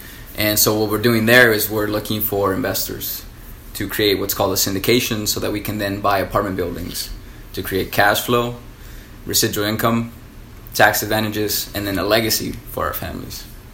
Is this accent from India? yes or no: no; Mexico; So I come from Mexico, but now I'm so lucky that I get to see a bigger vision for